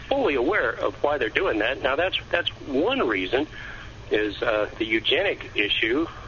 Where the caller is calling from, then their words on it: Georgia, United States; I'm calling from Georgia.